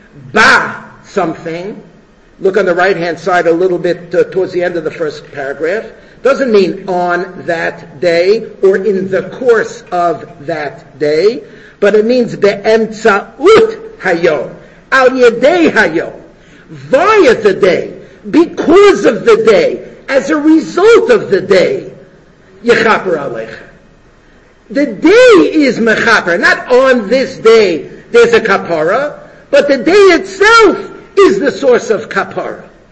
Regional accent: United States; I'm an American kid, I was born in America, I went to fancy universities.

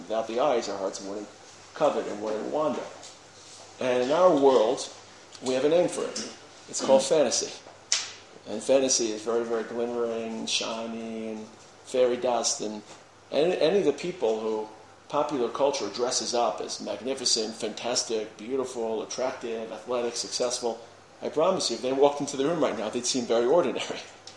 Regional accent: Brooklyn, New York, United States; I remember as a high school boy growing up in Brooklyn, so we used to get off of the D train on Avenue J

